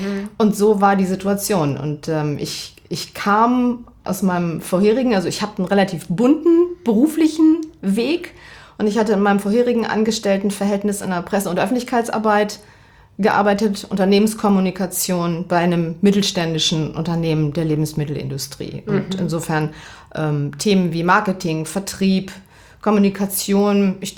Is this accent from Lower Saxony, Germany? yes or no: yes; Verden, Lower Saxony, Germany; Und ich komme aus Verden. Das ist für diejenigen, die das nicht kennen, zwischen Bremen und Hannover, Verden an der Aller.